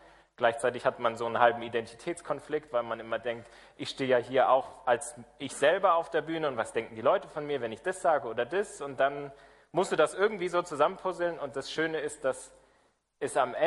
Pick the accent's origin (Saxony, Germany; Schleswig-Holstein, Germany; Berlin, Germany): Berlin, Germany; Ich komme aus Berlin. Ich bin in der Baptistengemeinde in der Bergmannstraße in Kreuzberg groß geworden. Ich wohne aber eigentlich in Pankow.